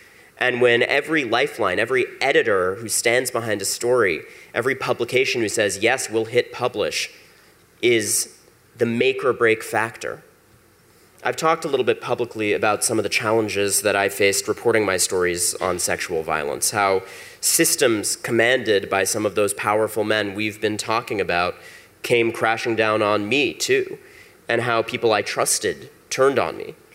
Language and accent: English; United States; honor to be here in beautiful Berlin, and as an American, what a thrill to be so close to a world leader who doesn't tweet.